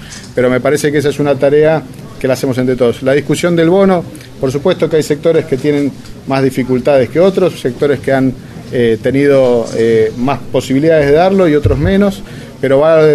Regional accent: Argentina; Nosotros tenemos que pensar como argentinos

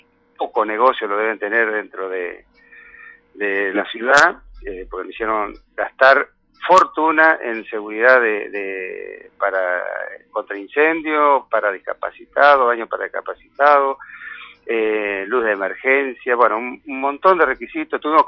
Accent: Concepción del Uruguay, Entre Ríos, Argentina; Nosotros somos nacido y criado en Concepción del Uruguay, desde Puerto Viejo.

